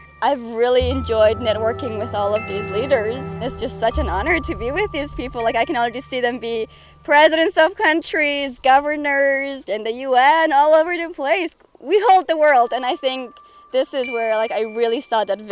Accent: Kabul, Afghanistan; I'm from Kabul, Afghanistan. Our Afghanistan is like heavily dependent on agriculture. Growing up, we always had like fields of different plants that we would grow.

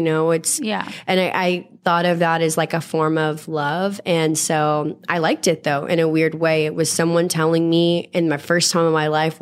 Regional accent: Texas, United States; I mean, I grew up in Texas in the South and like a really rough part.

